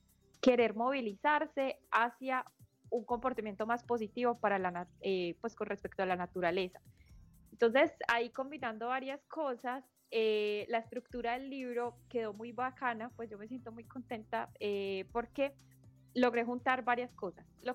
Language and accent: Spanish; Medellín, Antioquia, Colombia; a pesar de que yo soy de Medellín y acá muy cerca está Santa Fe de Antioquia, que es territorio de bosque seco